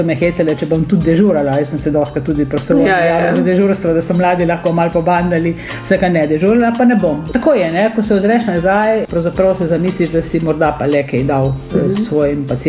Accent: Prem, Littoral–Inner Carniola, Slovenia; born there; now in Ilirska Bistrica, Slovenia; Jaz sem rojena na Premu, prav doma sem rojena.

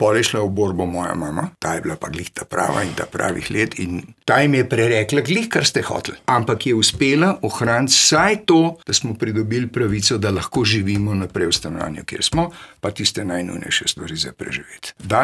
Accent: Ljubljana, Slovenia; od svojega prvega razreda v osnovni šoli, v Ljubljani na Vrtači, sem Ljubljančan rojen

